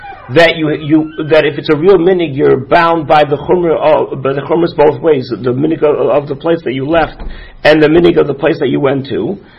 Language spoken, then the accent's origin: English; Israel; It's a real minhag, but since I came from Eretz Yisrael, so as far as I'm concerned, I'm not bound by that minhag.